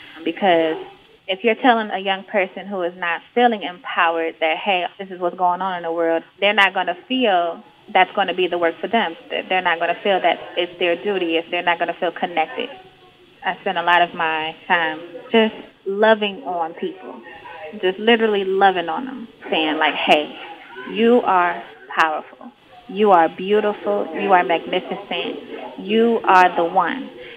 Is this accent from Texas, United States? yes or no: no; Detroit, Michigan, United States; I'm from Detroit, Michigan.